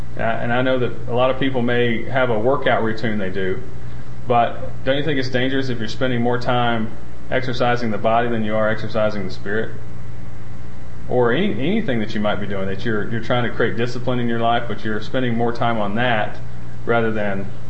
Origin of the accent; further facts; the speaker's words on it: Alabama, United States; I was raised in the Bible Belt of Alabama